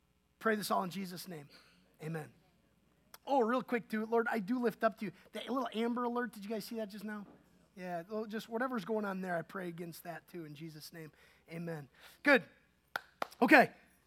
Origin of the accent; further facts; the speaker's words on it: Wisconsin, United States; I'm from Wisconsin. My wife's from Oregon.